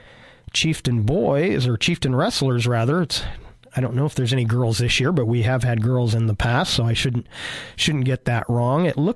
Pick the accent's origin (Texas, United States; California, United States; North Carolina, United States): California, United States; I grew up in the Bay Area, so we're big Golden State fans